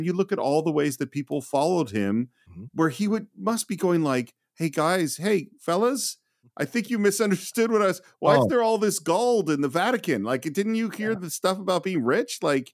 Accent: United States; you know, I'm a Jewish guy, but I grew up in America.

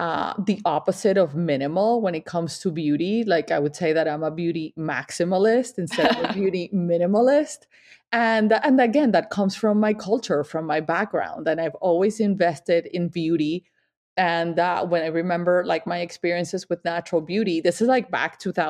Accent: Colombia; I am from Colombia. I am Latin.

